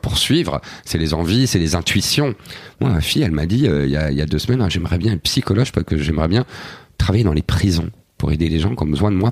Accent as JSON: {"language": "French", "country": "Belgium", "said": "je suis Belge"}